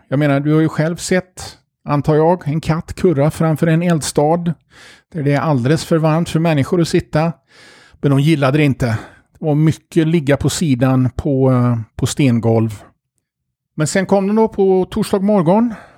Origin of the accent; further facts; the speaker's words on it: Sweden; jag vet inte om det är för att jag är svensk eller för att jag bara är vek.